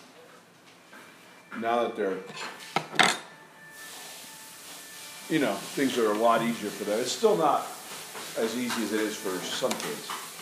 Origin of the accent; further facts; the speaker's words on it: Miami, Florida, United States; When I was 12, one of my mother's friends in the neighborhood, so we grew up in Miami, she had a kid.